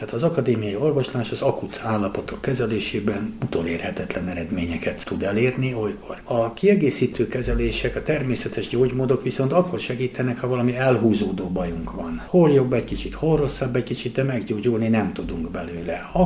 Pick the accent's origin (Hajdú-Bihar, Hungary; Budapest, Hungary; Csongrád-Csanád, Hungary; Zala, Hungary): Budapest, Hungary; born there; és én már Budapesten születtem. De visszajártunk gyerekkoromtól fogva Erdélybe